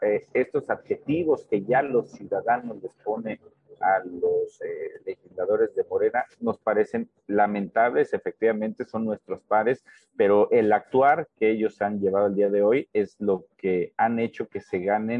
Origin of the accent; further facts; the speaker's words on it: Guanajuato, Mexico; Somos los guanajuatenses quienes tenemos que revelarnos a estas decisiones políticas